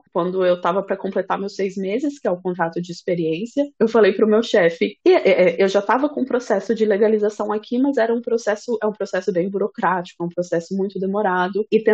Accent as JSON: {"language": "Portuguese", "town": "Brasília", "region": "Federal District", "country": "Brazil", "said": "sou formada em engenharia de computação, sou de Brasília, estudei na UNB"}